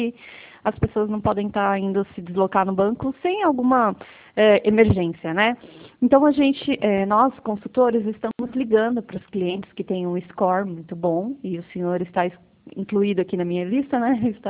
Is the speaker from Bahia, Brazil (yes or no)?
no; São Roque, São Paulo, Brazil; sou de São Roque. Eu não sei se você já ouviu falar na Terra do Vinho, perto de Sorocaba.